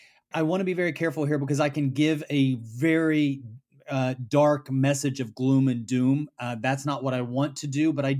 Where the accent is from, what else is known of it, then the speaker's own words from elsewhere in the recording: Indiana, United States; Yes, I am. I am in my home state of Indiana. I just flew in yesterday.